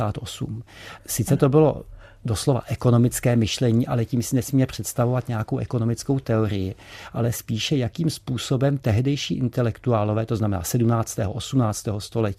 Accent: Jihlava, Vysočina Region, Czechia; tak jsem si v knihovně v Jihlavě, odkud pocházím

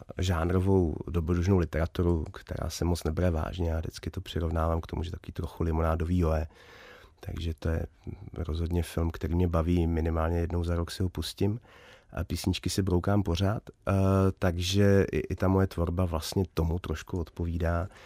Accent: Dvorce, Moravian-Silesian Region, Czechia; já jsem vyrůstal ve Dvorcích u Bruntálu, malá vesnice

